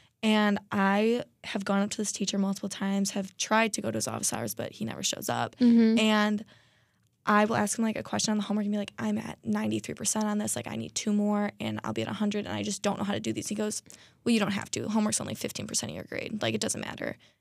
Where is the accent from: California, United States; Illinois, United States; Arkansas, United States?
Illinois, United States; Frankfort; I'm from a suburb of Chicago called Frankfort.